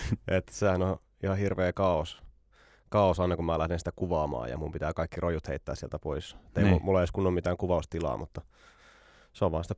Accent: Ylöjärvi, Pirkanmaa, Finland; En, että mä oon Ylöjärveltä, eli ihan siitä vierestä. 14 kilometriä matkaa.

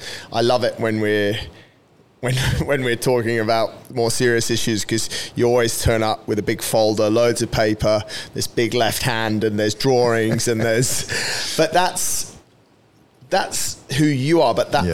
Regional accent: United Kingdom; traditionally, because we're British, we don't talk about money

